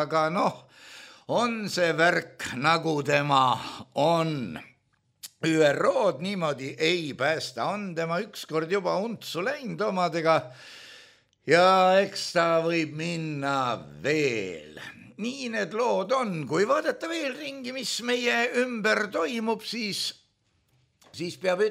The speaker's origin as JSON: {"language": "Estonian", "town": "Tallinn", "region": "Harju County", "country": "Estonia", "tie": "born or raised there", "said": "Külastasime sõbraga Nõmme turgu. Nõmme on minu kodukant"}